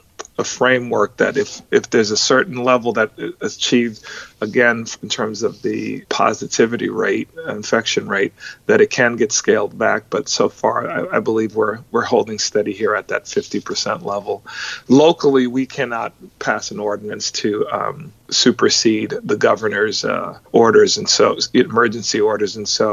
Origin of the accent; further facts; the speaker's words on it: New York, United States; now in Texas, United States; So, you know, I'm from New York, and I had visited my mother who still lives in New York